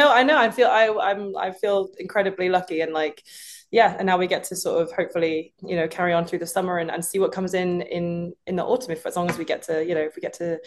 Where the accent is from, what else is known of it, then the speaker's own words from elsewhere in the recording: United Kingdom; now in United States; oh, I'm a Brit in America